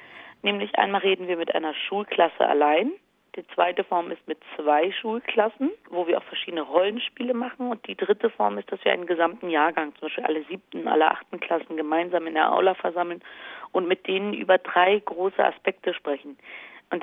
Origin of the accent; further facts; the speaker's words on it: Germany; Ich bin Deutsche